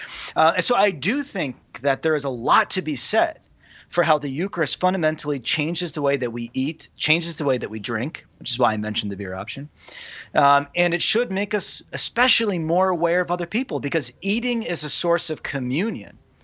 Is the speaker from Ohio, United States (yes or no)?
no; Harrisburg, Pennsylvania, United States; 15 minutes to the Hershey Chocolate Factory from my house. Yeah, I'm from Harrisburg, Pennsylvania, right by Hershey.